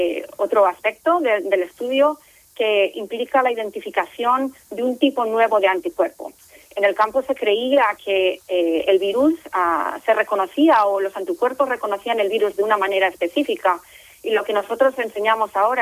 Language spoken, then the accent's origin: Spanish; Potes, Cantabria, Spain; also born or lived in Zaragoza; Yo nací nací en Zaragoza, pero he vivido siempre, he crecido en Potes, en un pueblecito muy pequeño de Cantabria.